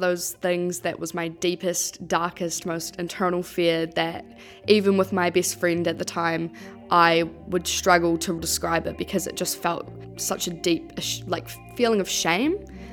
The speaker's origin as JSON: {"language": "English", "town": "Dunedin", "region": "Otago", "country": "New Zealand", "said": "I'm from Dunedin. I'm 22 years old"}